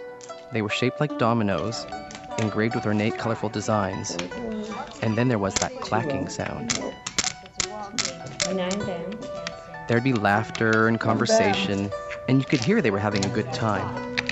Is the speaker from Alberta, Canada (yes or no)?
no; Toronto, Ontario, Canada; On a recent trip to my hometown of Toronto, I joined the girls on Maj night.